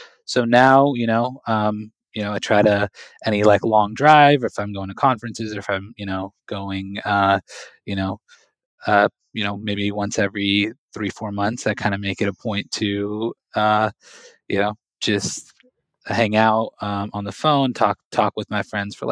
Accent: West Coast, United States; I'm actually originally from the West Coast, and then, you know, I moved to the East Coast for residency.

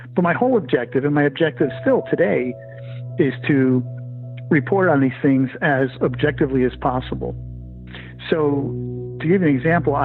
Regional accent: Connecticut, United States; I grew up in Connecticut, where you hear all these old stories from history and you hear legends and everything else.

